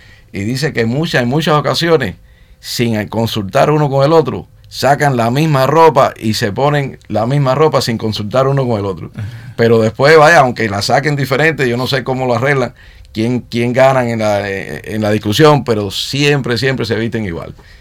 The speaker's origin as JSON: {"language": "Spanish", "region": "Havana", "country": "Cuba", "tie": "born or raised there", "said": "nací en La Habana y viví en La Habana, iba muchas veces ahí a Pedro Betancourt, porque teníamos familia y íbamos a visitar, por lo menos una vez al año."}